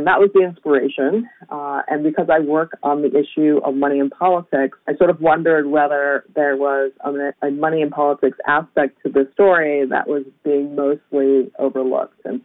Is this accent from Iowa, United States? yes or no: no; Richmond, Virginia, United States; I grew up in Richmond, Virginia.